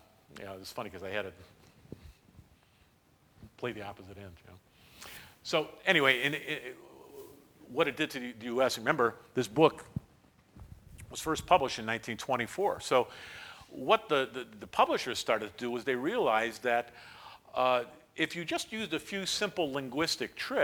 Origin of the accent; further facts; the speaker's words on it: Ohio, United States; You know, I'm from Ohio, and we do it by district.